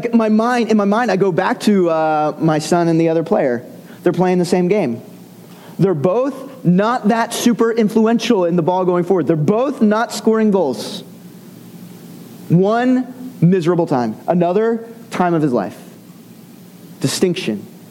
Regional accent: Scotland, United Kingdom; He was Scottish, which, as a Scot, true blood Scot, I'm really happy about.

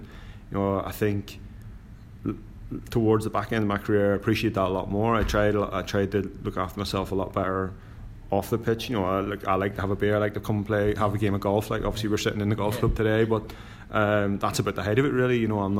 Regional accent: Belfast, Northern Ireland, United Kingdom; we lived in the south side of Belfast, and so like we didn't see a massive amount of a lot of the other stuff that was going on around in Northern Ireland at the time.

